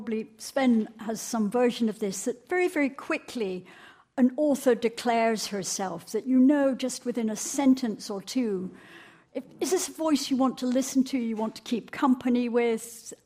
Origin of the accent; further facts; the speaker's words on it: Scotland, United Kingdom; Is it something about being Scottish that everyone looks at me?